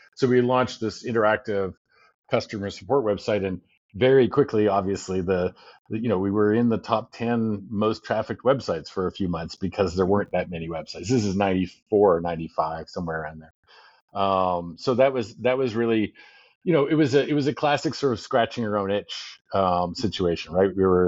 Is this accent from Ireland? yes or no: no; Canada; moved away as an adult; now in United States; I grew up in Canada. I wanted to get to the States. I was born in the States, so I had dual citizenship